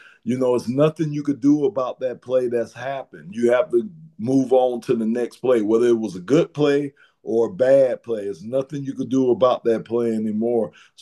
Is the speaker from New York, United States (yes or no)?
no; Miami, Florida, United States; You know, I grew up in Miami, so the Miami Dolphins, man, that's my team.